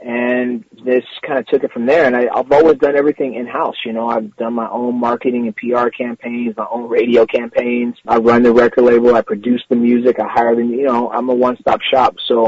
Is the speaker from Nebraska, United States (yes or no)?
no; Pittsburgh, California, United States; I grew up in Pittsburgh, California, you know, in the 80s and 90s when people actually had music programs.